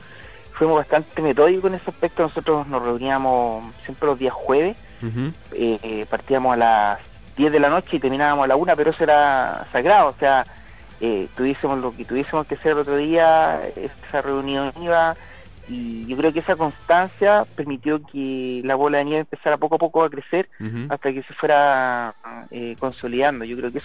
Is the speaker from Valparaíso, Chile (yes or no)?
no; Santiago, Santiago Metropolitan, Chile; Sí, somos de Chile